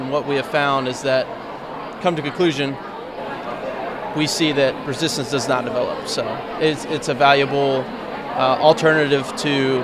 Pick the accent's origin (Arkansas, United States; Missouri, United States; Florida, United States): Arkansas, United States; West Memphis; So I'm from West Memphis, Arkansas, originally.